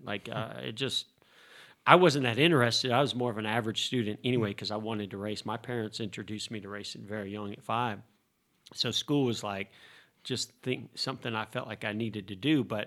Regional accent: Vallejo, California, United States; also born or lived in Indiana; Yeah, probably growing up in Vallejo more than anything else, right? I mean, very diverse school, public school.

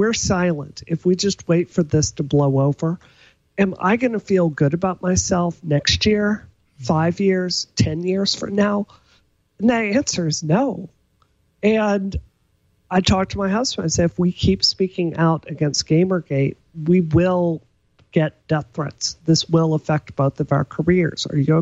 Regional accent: Deep South, United States; Let me back up a bit and tell you a story about growing up in the Deep South.

